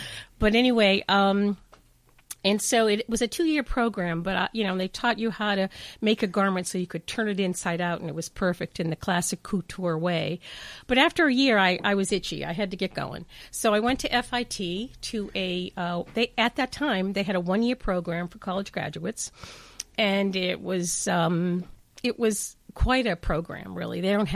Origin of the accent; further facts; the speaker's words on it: Boston, Massachusetts, United States; I'm from Boston originally, and I went to University of Massachusetts in Boston.